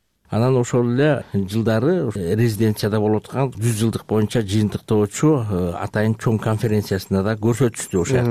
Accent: Kochkor, Naryn Region, Kyrgyzstan; Мага бул тема бала кезимден эле тааныш. Ошо Кочкор жеринде чоңоюп өстүм.

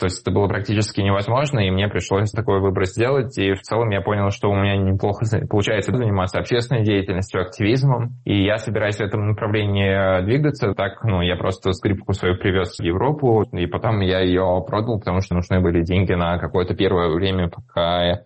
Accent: Russia; Я россиянин, я жил всю жизнь свою в России

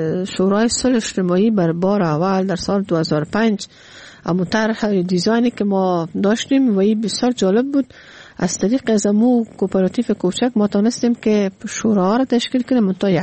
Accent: Kabul, Afghanistan; ما از کابل اومدیم،

